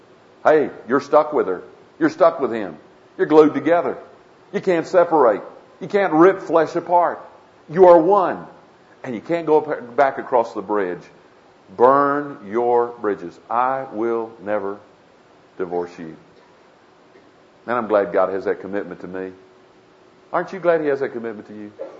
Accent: Skiatook, Oklahoma, United States; when I was growing up in Skytook, we used this word, cussing.

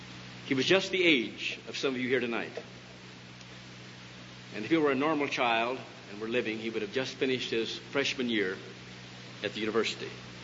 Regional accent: Missouri, United States; We're both from Missouri.

